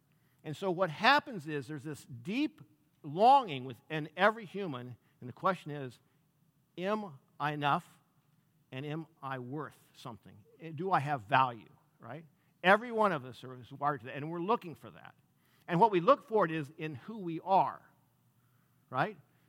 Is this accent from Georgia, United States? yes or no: no; St. Louis, Missouri, United States; I'm a citizen of the U.S., I'm a citizen of Missouri, citizen of St. Louis